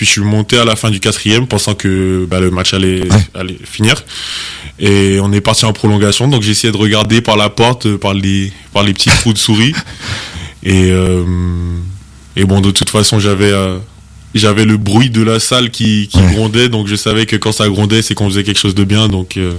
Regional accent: Le Lamentin, Martinique; Moi, je suis né en Martinique, au Lamantin.

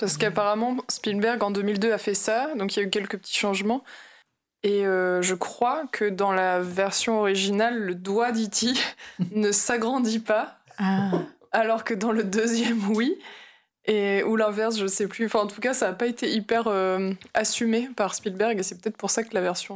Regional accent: Turkey; Je suis originaire de Turquie.

